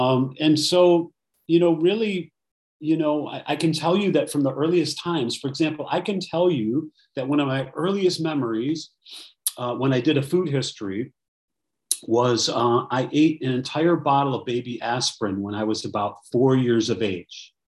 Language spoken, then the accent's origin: English; Chicago, Illinois, United States; I am a recovered compulsive overeater, and I'm from the Chicago area.